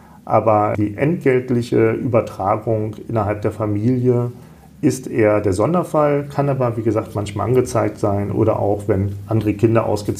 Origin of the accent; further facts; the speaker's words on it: Salzgitter, Lower Saxony, Germany; born there; now in Kassel, Germany; Aus Salzgitter, bei Braunschweig.